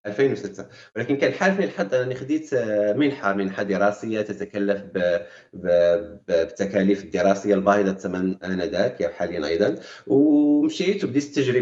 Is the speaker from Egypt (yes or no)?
no; Rabat, Rabat-Salé-Kénitra, Morocco; ولد الرباط، ما فين تولدت وفين كبرت، ولكن من جنوب شرقي في الأصل.